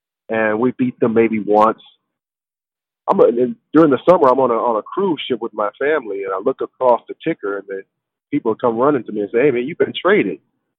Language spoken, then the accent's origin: English; Detroit, Michigan, United States; But to be traded to Detroit, my hometown Pistons, and be able to be reunited with my cousin Terry